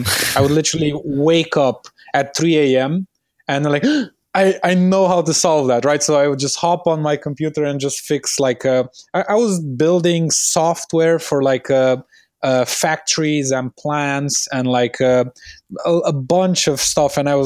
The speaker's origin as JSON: {"language": "English", "region": "Transylvania", "country": "Romania", "tie": "born or raised there", "said": "I was born in Transylvania. I was born in a very small town. I think like maybe 2,000 people around. So I was raised there with, you know, the cattle, the chickens, everything, like working the land"}